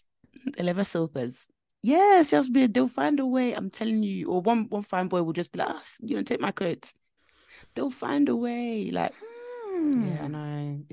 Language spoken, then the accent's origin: English; London, United Kingdom; Because I grew up in East London, it was very, very rough, but it wasn't like, because like when people hear that I grew up in Plaster, they say, huh, they shout.